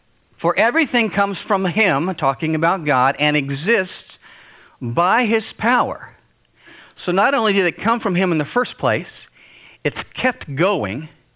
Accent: United States; where are you from? I'm from America.

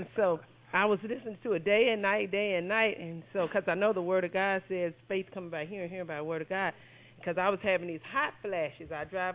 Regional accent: Kansas City, Missouri, United States; I'm from Kansas City, Missouri.

